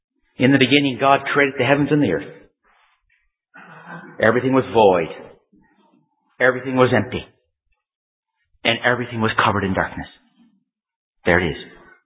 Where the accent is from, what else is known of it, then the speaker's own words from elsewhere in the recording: Canada; I come from Canada.